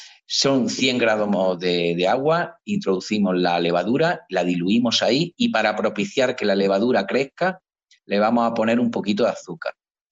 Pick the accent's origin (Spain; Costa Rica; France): Spain; Jaén, Andalusia; yo siendo de Jaén tengo que tirar para mi tierra.